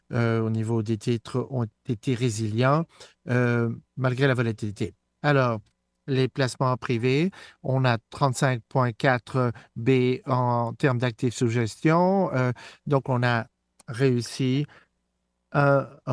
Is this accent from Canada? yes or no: yes; Canada; Sur notre personnel, j'ai travaillé dans plusieurs régions du monde. Je suis né et j'ai grandi au Canada.